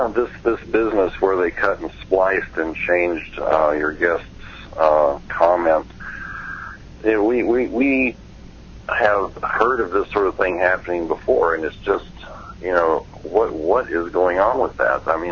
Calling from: Phoenix, Arizona, United States; Hello, Kevin. … I'm calling from Phoenix.

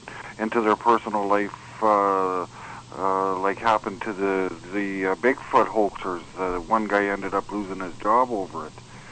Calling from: Alberta, Canada; from Northern Alberta calling.

